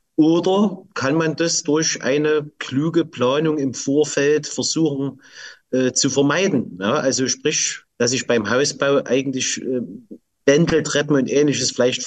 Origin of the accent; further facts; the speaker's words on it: Saxony, Germany; ich stamme aus dem Erzgebirge